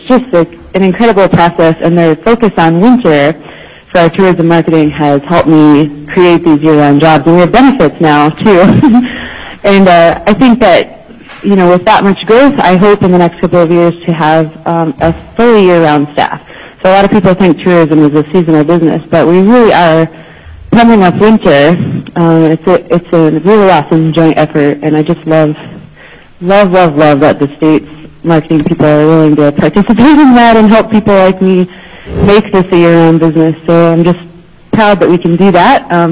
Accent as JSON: {"language": "English", "region": "Alaska", "country": "United States", "tie": "born or raised there", "said": "I'm a sole proprietor, and I was born and raised in Alaska"}